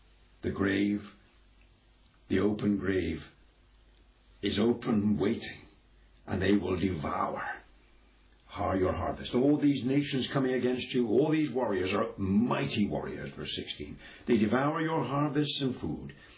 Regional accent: England, United Kingdom; In the past, in my country, I'm an Englishman

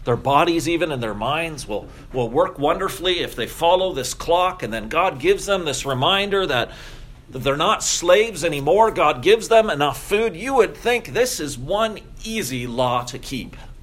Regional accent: St. Thomas, Ontario, Canada; We'd drive down the main street of my hometown, St. Thomas, on a Sunday

